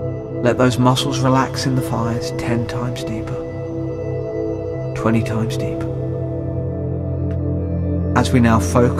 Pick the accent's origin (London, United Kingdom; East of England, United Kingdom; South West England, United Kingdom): London, United Kingdom; I'm a hypnotherapist from London.